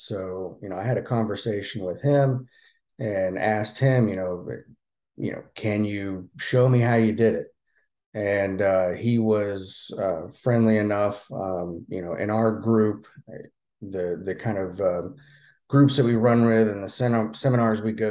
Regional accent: Florida, United States; So I'm from the Northeast Florida area

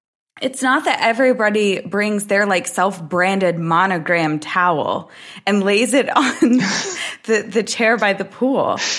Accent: United States; And I, being the American that I am, had actually never heard of the islands before that.

